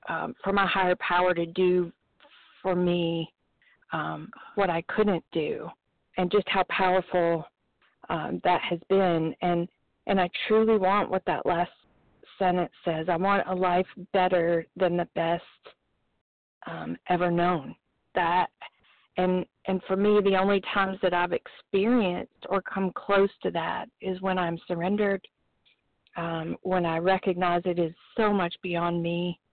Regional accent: Alabama, United States; from Alabama. I'm a compulsive overeater.

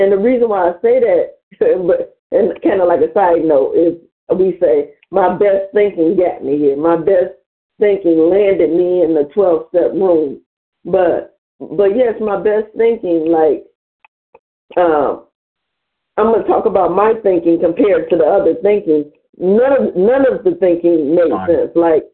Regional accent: Cleveland, Ohio, United States; I'm from Cleveland, Ohio.

